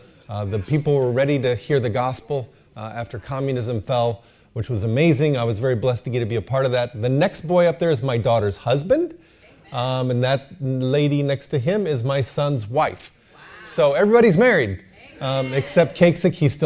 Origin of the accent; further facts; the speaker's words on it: United States; But my wife is Russian. I'm an American.